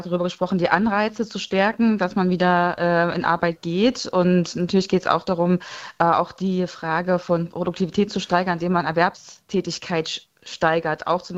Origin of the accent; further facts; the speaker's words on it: Thuringia, Germany; Und gerade in Ostdeutschland, ich komme aus Thüringen